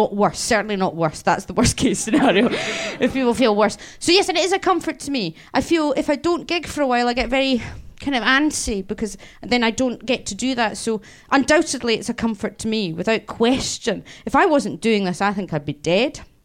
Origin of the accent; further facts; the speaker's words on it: Scotland, United Kingdom; Yes, labelled as a Scot, sometimes a benefit because there are regional boxes that need to be ticked.